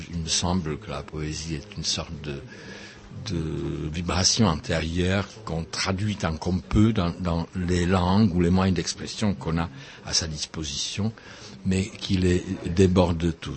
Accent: Czechia; first language Czech; French is a second language; moved away; Quand j'étais en France, j'écrivais assez vite en français, mais je voulais quand même garder le contact avec ma première langue, avec le tchèque.

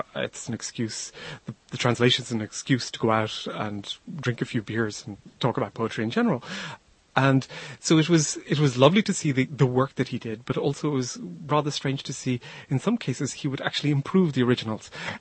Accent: Dublin, Leinster, Ireland; There's an attempt to connect the waves of the sea where I was brought up in Dublin on the coast

